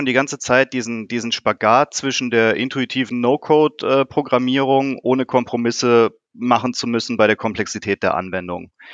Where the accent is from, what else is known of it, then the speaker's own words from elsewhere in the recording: Karlsruhe, Baden-Württemberg, Germany; Mein Background, ich komme hier aus Karlsruhe